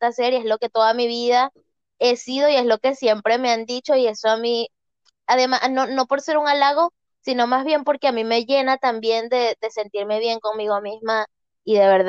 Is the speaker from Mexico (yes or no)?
no; Barquisimeto, Lara, Venezuela; moved away as an adult; also born or lived in Caracas; now in Chile; Yo nací en Barquisimeto y bueno, obviamente viví 21 años en Barquisimeto. Y luego de ahí fue que me mudé a Caracas y bueno, luego 4 años después me vine a Chile.